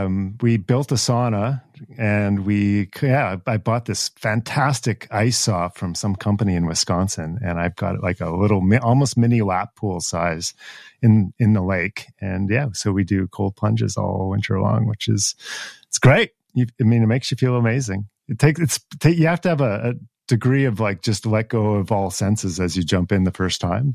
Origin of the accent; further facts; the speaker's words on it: Ottawa, Ontario, Canada; now in Gatineau, Canada; Yeah, so I grew up in Ottawa. I'm like an Ottawa Valley kid, like deep roots here.